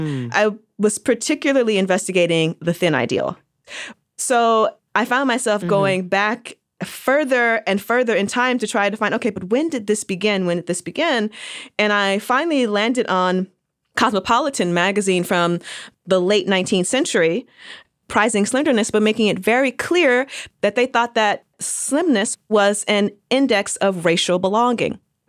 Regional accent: California, United States; You know, I grew up in the Black community in Los Angeles County.

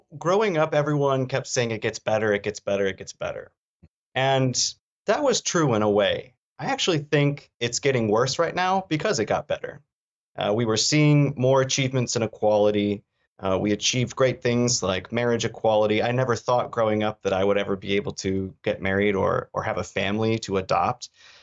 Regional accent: Traverse City, Michigan, United States; So I grew up in Traverse City, Michigan. I grew up on the outside of Traverse City, Michigan. I was a 4-H kid.

